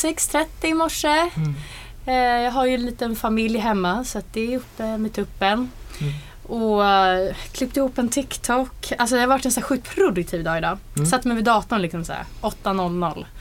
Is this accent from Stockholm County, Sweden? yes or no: yes; Stockholm, Stockholm County, Sweden; jag är faktiskt från Stockholm från början. Har även bott på den här gatan, Råsundavägen faktiskt.